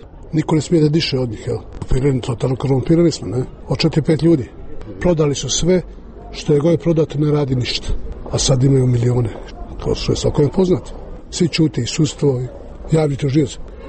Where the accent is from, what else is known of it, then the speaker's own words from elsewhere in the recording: Montenegro; born there; Ja sam rođen ovdje u Crnoj Gori.